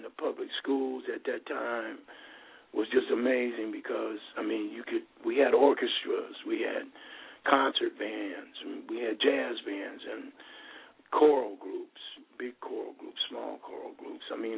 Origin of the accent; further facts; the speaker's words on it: Oakland, California, United States; Oaktown. I'm from Oakland.